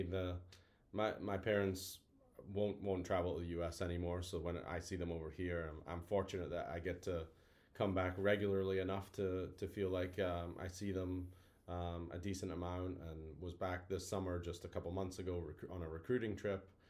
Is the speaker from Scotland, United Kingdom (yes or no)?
yes; Roslin, Scotland, United Kingdom; now in United States; Yeah, I grew up just outside Edinburgh, a little village called Roslyn.